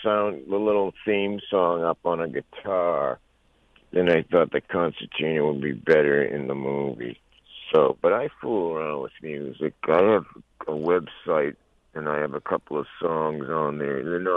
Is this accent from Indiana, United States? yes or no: no; Massachusetts, United States; Let me say that I'm from Massachusetts, and I was a Boston Bruins fan during the Bobby Orr days